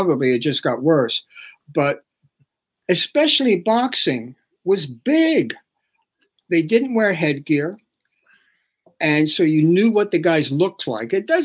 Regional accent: England, United Kingdom; You know, I'm English

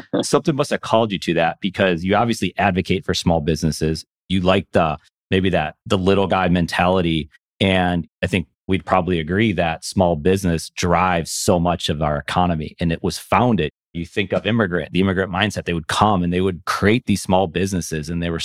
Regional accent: Buffalo, New York, United States; One, I'm originally from Buffalo, New York. And so I was there when the Bills went to 4 Super Bowls.

